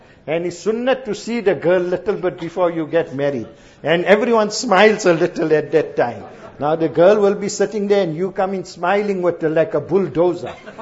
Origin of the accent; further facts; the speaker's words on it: Azaadville, Gauteng, South Africa; we come from Azadville, Joburg.